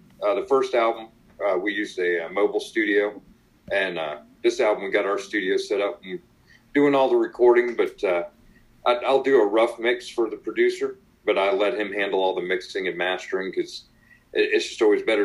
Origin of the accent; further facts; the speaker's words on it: Virginia, United States; We're on the eastern shore of Virginia.